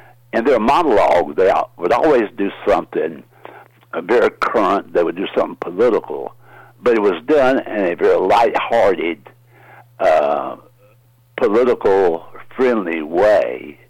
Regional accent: the South, United States; I was born and raised in the South, you know. So we refer to a grocery cart as a buggy.

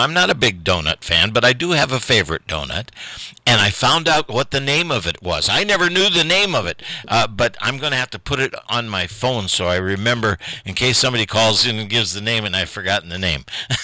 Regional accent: Indiana, United States; Heavyset kid covers it. And, yeah, I'm from Indiana.

